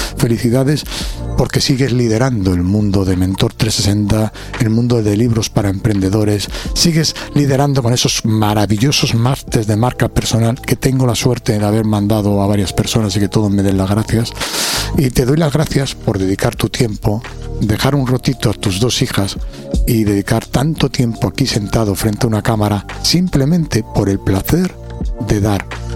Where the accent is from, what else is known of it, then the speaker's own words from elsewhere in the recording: Alcobendas, Community of Madrid, Spain; vengo de Alcobendas, de Madrid